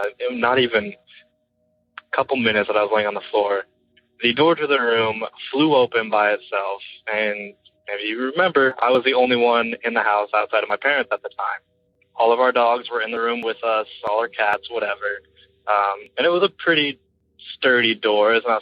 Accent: Springfield, Missouri, United States; I am from Springfield, Missouri. I have one story for you from when I was younger, about 12 years ago. I grew up in the country, outside of Springfield.

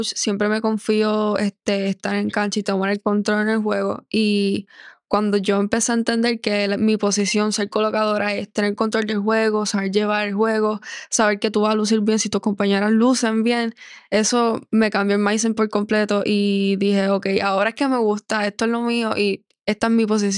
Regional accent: Lares, Puerto Rico; el pueblo de donde yo soy, que es Lares.

